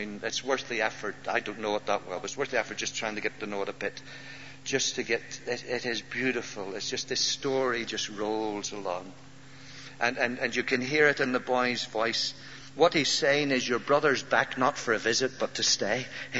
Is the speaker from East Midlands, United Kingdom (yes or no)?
no; Belfast, Northern Ireland, United Kingdom; I'm from Ireland, from Belfast, from the Black North.